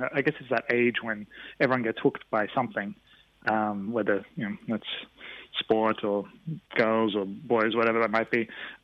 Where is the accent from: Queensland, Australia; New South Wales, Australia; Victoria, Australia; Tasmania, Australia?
Queensland, Australia; also born or lived in Stockholm, Sweden / Brisbane; So I was born in Stockholm in Sweden, and we moved when I was very young to southeast Queensland, a beautiful mountain called Tamarind Mountain.